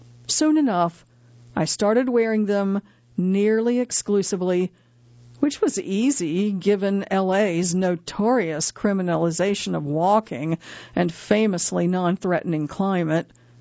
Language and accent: English; New York, United States; As a New Yorker in L.A., I believed the slippers were a testament to my transience